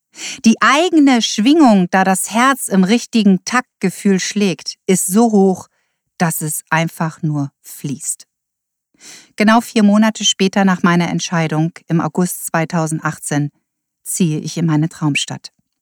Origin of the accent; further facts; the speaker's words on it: Delmenhorst, Lower Saxony, Germany; born there; also born or lived in Taunus; Ich komme aus dem Norden. Geboren bin ich allerdings nicht in Hamburg, sondern in Delmenhorst bei Bremen. Doch ich bin viel umgezogen in meinem Leben und zuletzt habe ich 18 Jahre in einer Kleinstadt im Taunus bei Frankfurt gelebt.